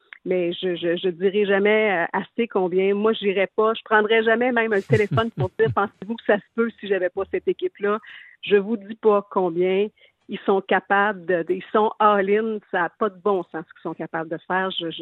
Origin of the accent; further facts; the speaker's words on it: Quebec, Canada; moi, je viens d'Israël, qui est tout de suite à côté de Thetford Mines